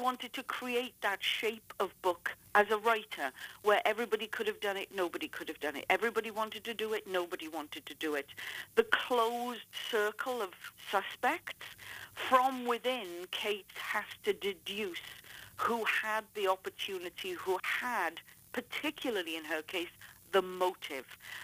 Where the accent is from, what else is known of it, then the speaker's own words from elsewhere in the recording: Wales, United Kingdom; accent: Welsh; moved away as an adult; now in Canada; I'm from Wales, raised in Wales, but I at the age of 40, I hopped over to live in Canada, and I now live on the west coast of Canada.